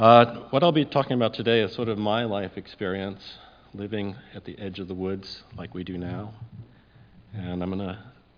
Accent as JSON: {"language": "English", "town": "South Windsor", "region": "Connecticut", "country": "United States", "tie": "born or raised there", "said": "My hometown was South Windsor, Connecticut, just outside the moderate-sized capital of Hartford. It was known at that time, in the 1960s, for its tobacco farms."}